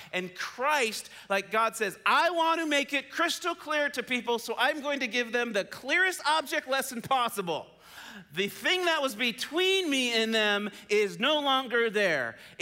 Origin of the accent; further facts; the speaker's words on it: Colorado, United States; I remember when I came from Colorado to chapel, we used to wear hats all the time in Colorado, like just caps and stuff, you know?